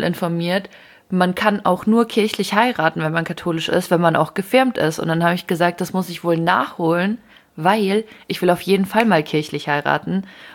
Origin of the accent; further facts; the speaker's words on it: Ukraine; now in Germany; ich komme aus der Ukraine.